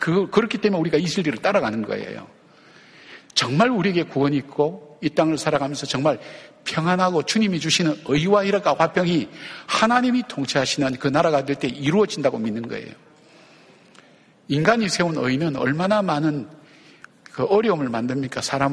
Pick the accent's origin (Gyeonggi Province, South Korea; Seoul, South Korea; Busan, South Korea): Busan, South Korea; 저는 그 어릴 적에 자라났던 그 집이 화장터라 그러죠. 화장터가 있는 동네에서 자랐어요. 요즘처럼 시설이 잘 돼 있어서 이런 게 아니고, 그때는 이렇게 어떻게 태우는가 하는 것을 뒤쪽에 가서 또 볼 수 있는 그런 어떤 장치였어요. 부산에, 부산을 좀 아시는 분은 부산에 당감동에 가면 옛날에 화장터가 있었어요.